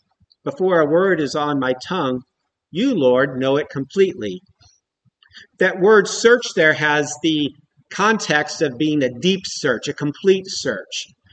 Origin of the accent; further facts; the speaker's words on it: United States; Now, growing up in the United States